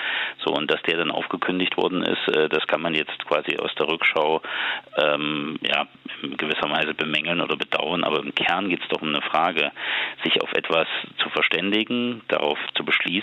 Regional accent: Thuringia, Germany; das war schon etwas, was mich als Thüringer wahnsinnig schmerzt

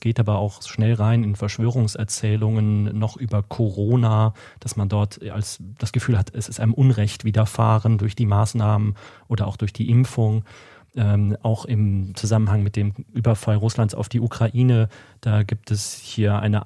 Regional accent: Saxony, Germany; Und was Schlimmeres kann man sich als Sachse überhaupt nicht vorstellen.

